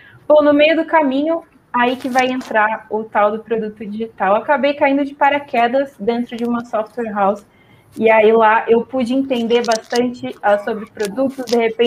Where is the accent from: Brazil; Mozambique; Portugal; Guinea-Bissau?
Brazil; Santos, São Paulo; now in São Paulo, Brazil; Eu sou de Santos, mas atualmente moro em São Paulo.